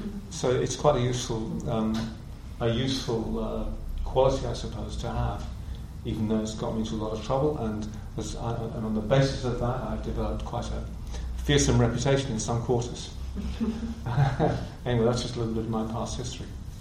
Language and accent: English; Middlesbrough, North East England, United Kingdom; I come from Middlesbrough. Most people don't even know where Middlesbrough is, but it's in the northeast of England.